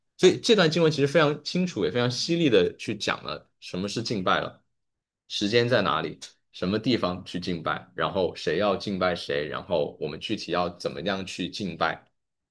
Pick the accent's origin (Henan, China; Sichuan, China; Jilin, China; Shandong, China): Sichuan, China; 因为我四川人